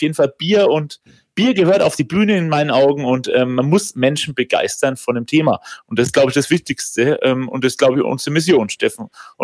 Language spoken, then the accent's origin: German; Bavaria, Germany; ich bin Franke